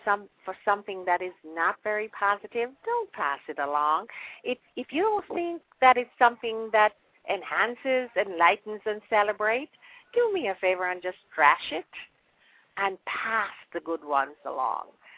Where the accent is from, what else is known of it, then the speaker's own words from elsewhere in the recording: Jamaica; I am very, very grateful that I was born and raised in Jamaica. And I'm proud to be a Jamaican.